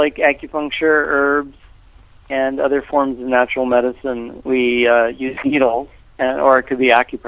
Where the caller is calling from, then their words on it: Santa Monica, California, United States; Santa Monica.